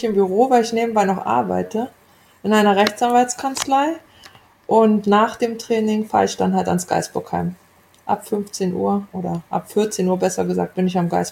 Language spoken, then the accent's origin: German; Potsdam, Brandenburg, Germany; Ich komme ja aus Potsdam. Das ist eine ganz andere Gegend.